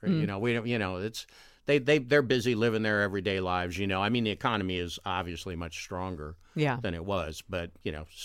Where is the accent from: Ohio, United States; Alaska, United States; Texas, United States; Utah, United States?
Ohio, United States; Columbus; I'm from Columbus, of course, and I moved back and got a job on the CJ.